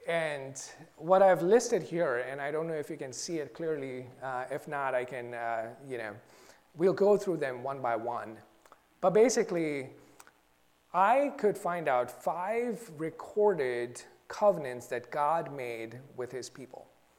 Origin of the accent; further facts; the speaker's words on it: India; I grew up in India, and a lot of times we would do pinky promises.